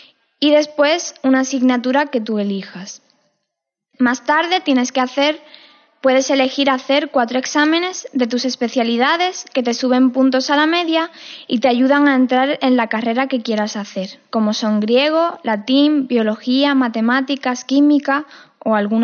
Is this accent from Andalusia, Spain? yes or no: yes; Andalusia, Spain; os voy a hablar sobre la selectividad en mi país. Se celebra a mediados de junio. En Andalucía se celebra siempre el mismo día, ya que las clases acaban en mayo.